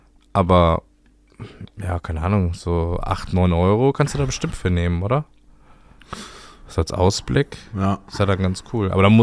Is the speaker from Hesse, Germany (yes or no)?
no; Cologne, North Rhine-Westphalia, Germany; als Kölner?